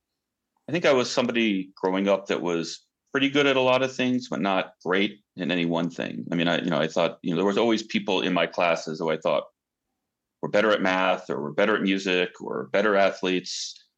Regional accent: San Francisco, California, United States; I think growing up in San Francisco, you tend to look west a lot and over the ocean as much as east, and, you know, Asia felt closer than Europe in many ways.

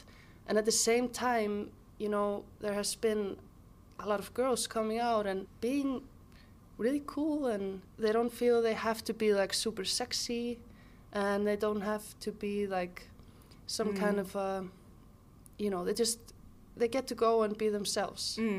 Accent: Mosfellsbær, Capital Region, Iceland; also born or lived in Reykjavik; But then my parents decided to move to Mosfellsbær, which is a bit like outside of Reykjavik.

